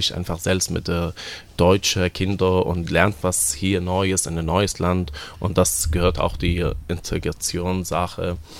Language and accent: German; Syria; German is a second language; ich komme auch aus Syrien